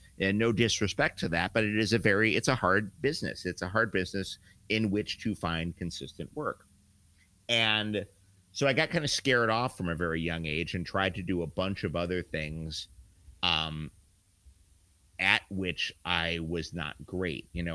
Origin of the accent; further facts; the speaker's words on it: New York City, New York, United States; But the catch about growing up in New York City is that you see the downside of a career in the arts, or not the downside, but you see how hard it can be.